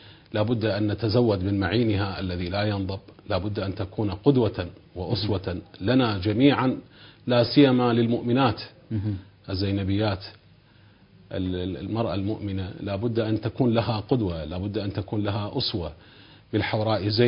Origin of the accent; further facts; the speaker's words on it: Iraq; وحتى على مستوى بلدنا العراق